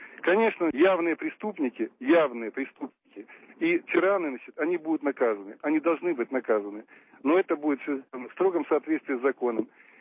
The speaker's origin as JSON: {"language": "Russian", "country": "Belarus", "said": "Мы все белорусы"}